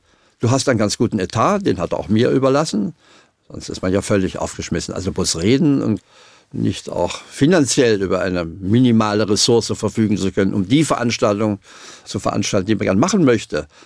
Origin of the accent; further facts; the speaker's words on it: East Germany, Germany; moved away as an adult; Ich komme ja selber aus dem Osten. Bin allerdings mit 18 Jahren geflüchtet.